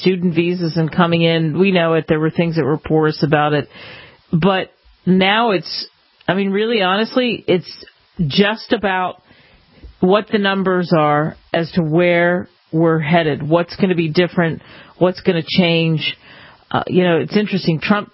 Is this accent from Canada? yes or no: no; Russia; now in United States; I grew up in Russia, and let me tell you, there's plenty that you don't get to be a part of in Russia.